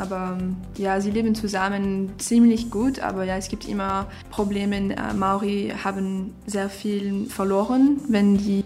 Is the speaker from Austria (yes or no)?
no; Switzerland; German is a second language; ich komme aus der Schweiz, ich bin 21 Jahre alt. Mein Vater kommt aus Amerika und meine Mutter kommt aus Neuseeland. Und ich habe mein Studium gemacht in Genf.